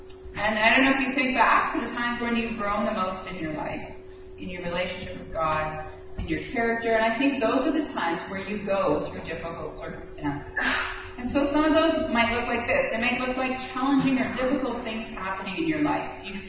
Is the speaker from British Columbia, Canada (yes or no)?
yes; British Columbia, Canada; I grew up in the Okanagan, and we had a small orchard in our backyard, a small apple orchard.